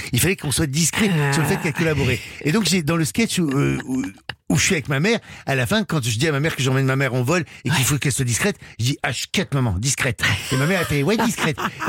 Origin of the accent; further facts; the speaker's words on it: Hauts-de-France, France; accent: Ch'ti; je n'étais pas que un fer de lance ch'ti qui hurlait avec mon accent.